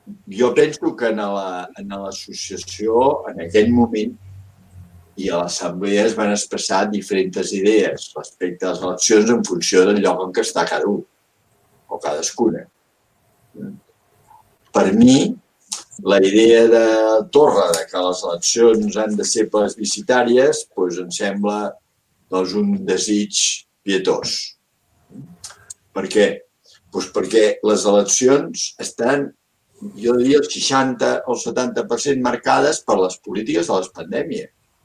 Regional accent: Barcelona, Catalonia, Spain; en el meu barri d'aquí a Barcelona, jo soc del centre en aquest cas, ara últimament, encara que vinc de Sant Andreu

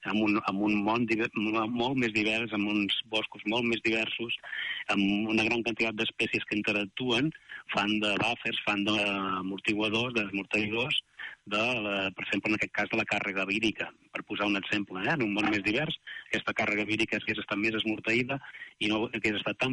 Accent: Girona, Catalonia, Spain; also born or lived in Barcelona / Montseny; no soc de les vostres terres, però tot i que les estimo molt, perquè soc més aviat de Girona i de Barcelona i de Montseny

